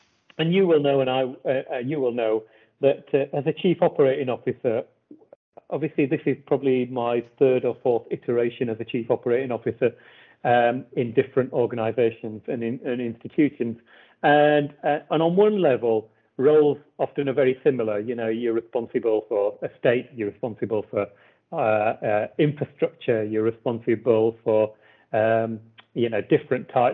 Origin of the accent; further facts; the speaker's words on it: Wakefield, Yorkshire and the Humber, United Kingdom; I'm from Wakefield in West Yorkshire, the son of first generation migrants to this country.